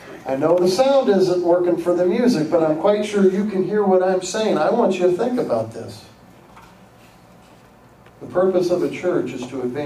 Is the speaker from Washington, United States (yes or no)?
no; Iowa, United States; not because I grew up in Iowa